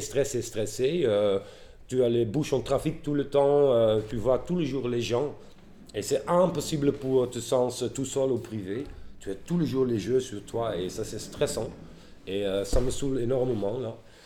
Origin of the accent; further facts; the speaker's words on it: Netherlands; moved away; Et ici, je retrouve la cohésion sociale, la vie sociale, comme quand j'étais jeune au Pays-Bas.